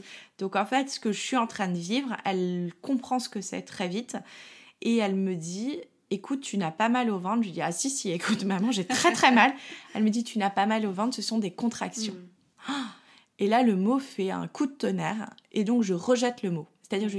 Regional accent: Paris, Île-de-France, France; Moi, je suis parisienne

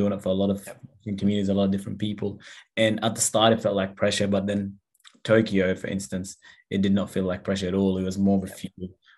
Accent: Australia; and I'm Indigenous Australian.

